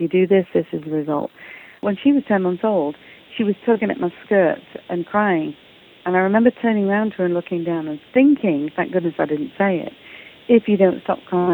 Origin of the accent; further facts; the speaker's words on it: England, United Kingdom; also born or lived in South Africa / Italy / Portugal; now in Canada; I was brought up in England, as you can hear by my accent, and I lived in South Africa, lived in Italy, lived in Portugal, finally ended up here in Canada.